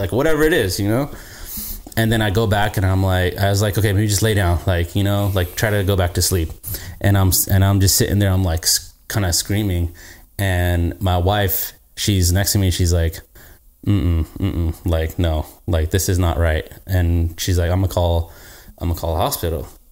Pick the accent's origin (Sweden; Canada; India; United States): India; I am not Mexican. I'm Indian.